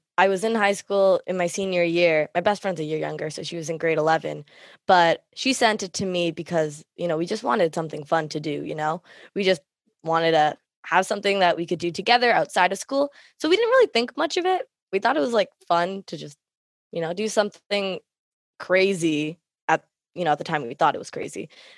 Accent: Canada; myself being Tamil Canadian.

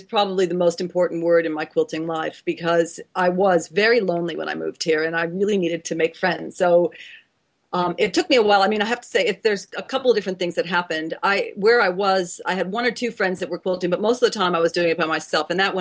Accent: Ohio, United States; No, my past life, I grew up in Ohio, which I'm very proud to say

